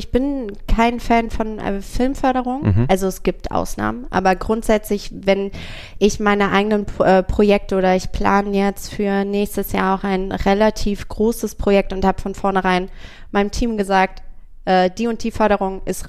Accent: Switzerland; also born or lived in Antwerp; now in Hamburg, Germany; Ich denke, erstmal wichtig, ich bin ja Schweizerin.

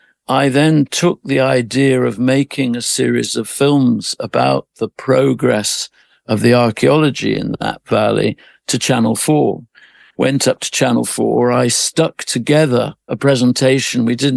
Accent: Birmingham, West Midlands, United Kingdom; Mick was a fellow Brummie, so I come from Birmingham originally

